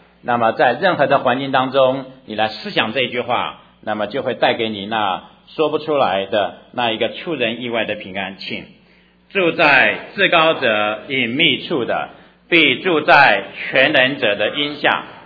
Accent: China; SARS 是在我们中国人中间因为我们特别关心的事情。

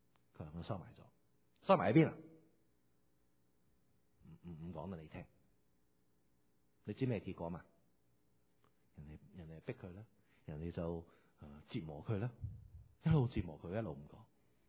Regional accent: China; 但我们中国人很多时候就成日觉得爸爸是一个很得人惊的一个形象

